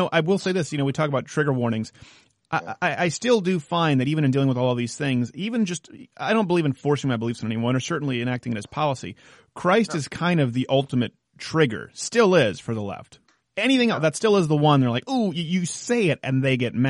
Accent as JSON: {"language": "English", "country": "Canada", "said": "I come from Canada where we still have the Queen and her money"}